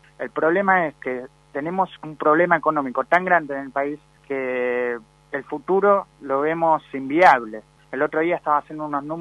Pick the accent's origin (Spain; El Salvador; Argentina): Argentina; Buenos Aires; Yo soy de Buenos Aires y acá puedo ver que el narcotráfico es un negocio redondo